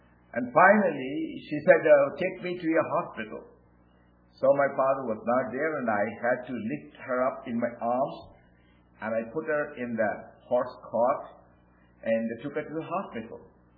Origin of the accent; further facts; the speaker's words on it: India; And I was born and brought up in India. I live in India. Every other year, 2 years, I come here.